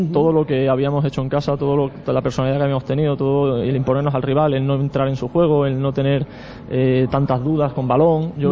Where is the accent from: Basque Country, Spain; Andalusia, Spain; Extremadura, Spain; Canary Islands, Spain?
Extremadura, Spain; Cáceres; Ojo, que somos extremeños, pero Cáceres y Badajoz.